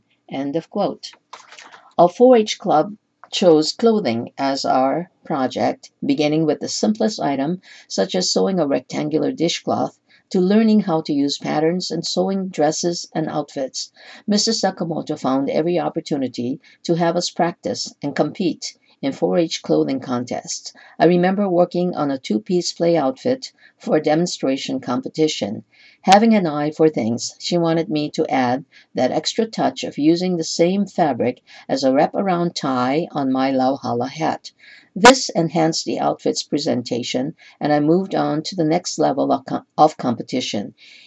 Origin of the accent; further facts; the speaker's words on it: Kona, Hawaii, United States; making me realize that anything is possible, even for a girl growing up in Kona.